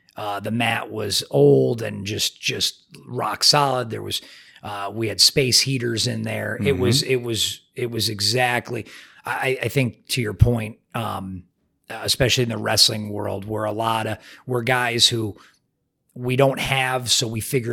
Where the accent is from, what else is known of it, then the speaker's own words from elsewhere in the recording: Connecticut, United States; But, I grew up in Connecticut. And so Connecticut wrestling is not very big.